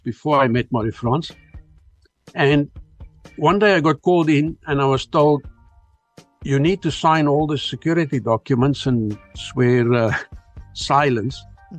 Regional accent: South Africa; being a South African farm kid, how the hell are you going to end up in Russia?

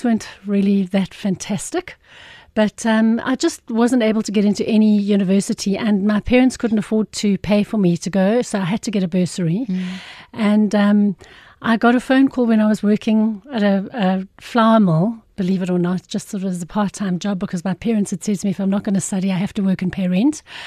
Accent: Irene, Gauteng, South Africa; Okay. So I was born, I'm from Irene, which is just between Pretoria and Joburg. And in those days, it used to be a tiny little village, which was absolutely beautiful. We used to live right near Irene Farm.

